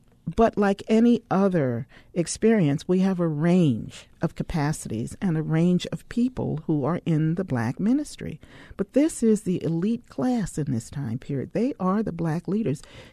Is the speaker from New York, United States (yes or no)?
yes; New York, United States; You know, I'm a New Yorker, so that was west.